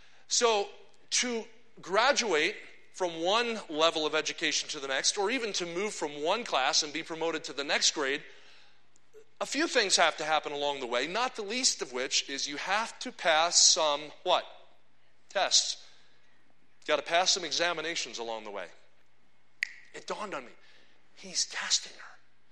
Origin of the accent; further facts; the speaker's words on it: New Jersey, United States; now in Kansas City, United States; I grew up in New Jersey, about 20 minutes from Philadelphia. I've lived in Kansas City, Missouri now for 23 years at Eagle Heights Baptist Church. So if you don't hear New Jersey in me, that's the Lord delivering me from it.